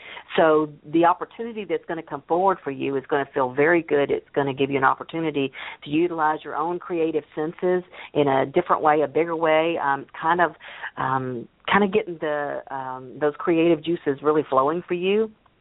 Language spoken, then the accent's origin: English; Memphis, Tennessee, United States; also born or lived in Corpus Christi, Texas; I was born in Corpus Christi, Texas, but I've never not lived in the Memphis, Tennessee area.